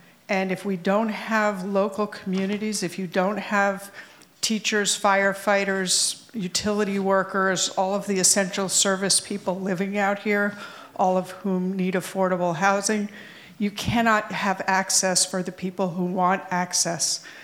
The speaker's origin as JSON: {"language": "English", "town": "Bolinas", "region": "California", "country": "United States", "said": "from Bolinas, and I have three different things."}